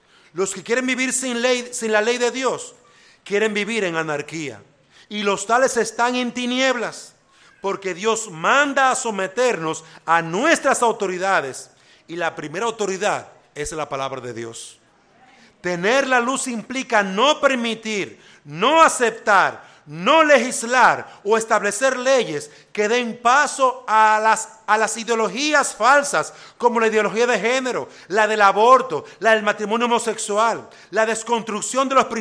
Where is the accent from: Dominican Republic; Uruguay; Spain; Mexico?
Dominican Republic; Por eso es que nosotros, como dominicanos, tenemos una oportunidad